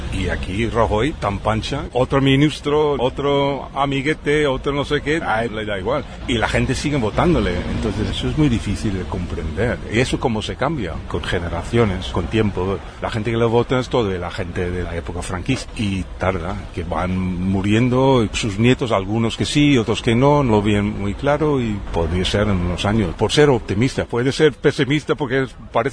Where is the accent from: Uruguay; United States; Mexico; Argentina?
United States; now in Spain; Yo soy de Estados Unidos. Es un país que tiene sus corrupciones.